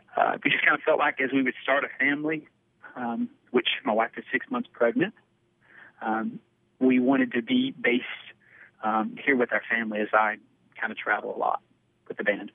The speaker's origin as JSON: {"language": "English", "town": "Paducah", "region": "Kentucky", "country": "United States", "tie": "born or raised there", "said": "But born and raised in Paducah, you know, actually went to school in Nashville"}